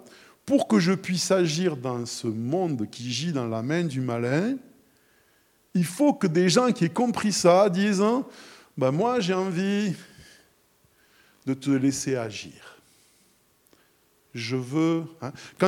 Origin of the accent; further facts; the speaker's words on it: France; Enfin, je ne sais pas pour vous, mais moi, je suis français